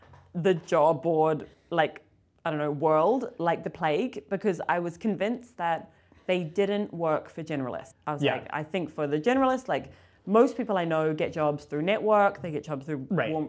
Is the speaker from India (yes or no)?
no; New Zealand; And I was in New Zealand, I'm from New Zealand, and I was at home over like December, January, February